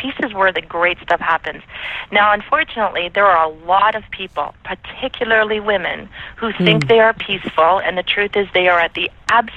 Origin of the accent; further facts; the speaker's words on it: Canada; I'm Canadian.